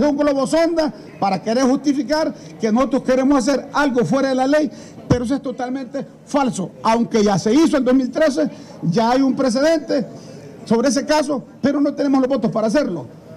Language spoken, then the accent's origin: Spanish; Honduras; ni como diputados, ni como partido, ni como pueblo hondureño